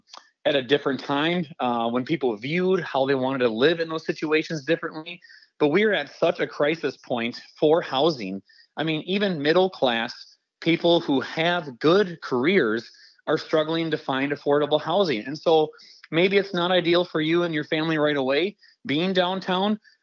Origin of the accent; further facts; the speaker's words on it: Rice Lake, Wisconsin, United States; Gosh, you know, I was born and raised in the Rice Lake area, but Rice Lake's not unique.